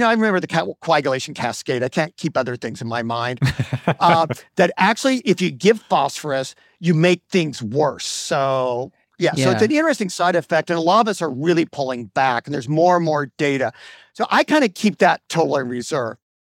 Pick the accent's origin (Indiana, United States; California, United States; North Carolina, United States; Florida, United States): Indiana, United States; But I'm from Indiana.